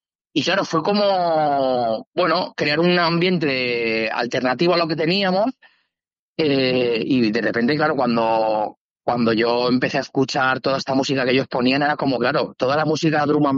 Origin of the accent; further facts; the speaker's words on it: Valencia, Valencian Community, Spain; Pues mira, yo soy originario de Valencia